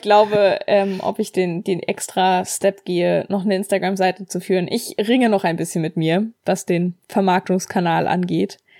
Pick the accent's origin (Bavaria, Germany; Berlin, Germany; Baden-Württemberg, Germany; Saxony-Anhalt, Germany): Berlin, Germany; born there; Ich bin geborene Berlinerin